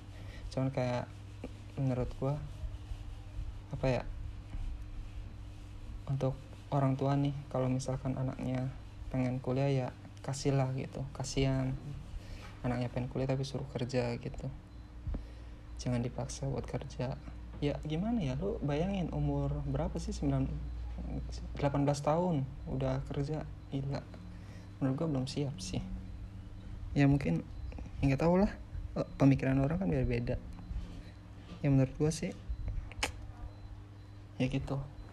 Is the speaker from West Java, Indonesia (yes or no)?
yes; Indramayu, West Java, Indonesia; now in Jakarta, Indonesia; Apalagi di kampung gue tuh sangat-sangat inilah. Ya walaupun gue suka sih di Indramayu